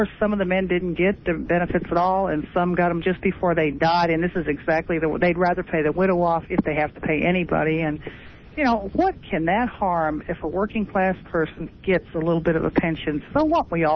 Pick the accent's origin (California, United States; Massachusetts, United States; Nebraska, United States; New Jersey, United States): Massachusetts, United States; Well, you know, my dad, we're from Massachusetts, as I've said that before.